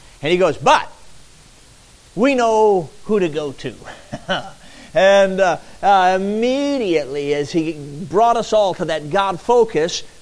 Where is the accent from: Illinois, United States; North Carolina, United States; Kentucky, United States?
Illinois, United States; Chicago; Now you got to work at it in the city, I understand. But I grew up in Chicago.